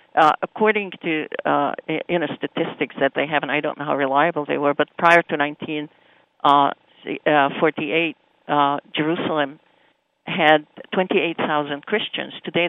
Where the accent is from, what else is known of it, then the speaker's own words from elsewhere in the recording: Aleppo, Aleppo Governorate, Syria; I grew up in Aleppo, where our neighbors were Jews